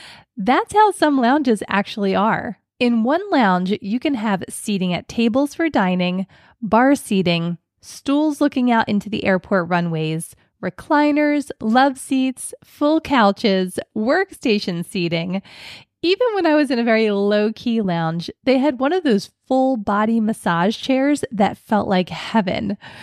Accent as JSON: {"language": "English", "town": "Philadelphia", "region": "Pennsylvania", "country": "United States", "tie": "born or raised there", "said": "it's hard to go back to my hometown Philly airport"}